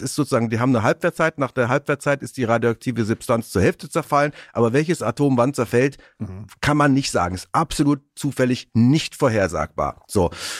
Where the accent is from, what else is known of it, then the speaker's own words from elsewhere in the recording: North Rhine-Westphalia, Germany; Ich komme ja aus dem Rhein-Sieg-Kreis. Ich komme ja aus dem Rheinland